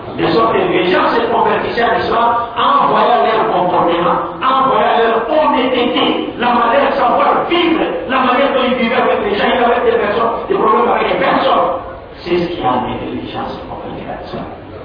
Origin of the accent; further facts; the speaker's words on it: DR Congo; Chez moi, à l'RDC